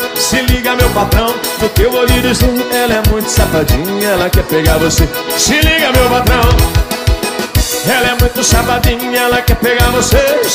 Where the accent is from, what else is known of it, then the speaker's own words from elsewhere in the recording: Linhares, Espírito Santo, Brazil; Eu sou lá de Linhares e tô indo pra Bahia.